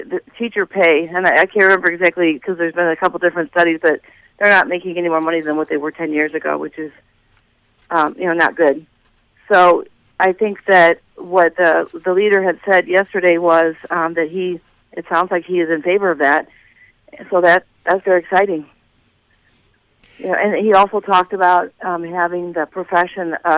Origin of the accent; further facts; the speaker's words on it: United States; when I told her that I was recently elected, that I was from Lake County